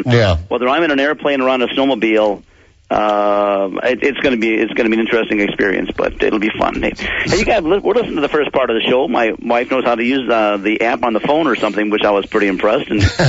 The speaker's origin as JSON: {"language": "English", "region": "Minnesota", "country": "United States", "tie": "born or raised there", "said": "I've been born and raised in Minnesota."}